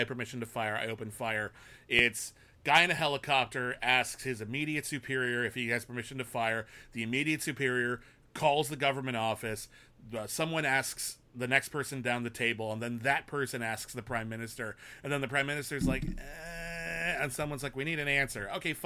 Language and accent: English; United States; That's my view as an American.